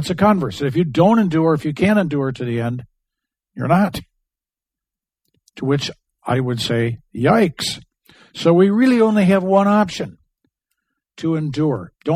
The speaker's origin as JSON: {"language": "English", "region": "Michigan", "country": "United States", "tie": "born or raised there", "said": "it's kind of like where I grew up in Michigan, kind of the same latitude with the fruits and the trees and the farmland and all that stuff."}